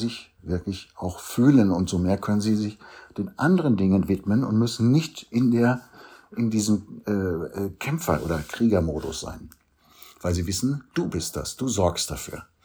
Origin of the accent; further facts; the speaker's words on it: Germany; Und wir als Deutsche haben da ein ganz großes Problem mit.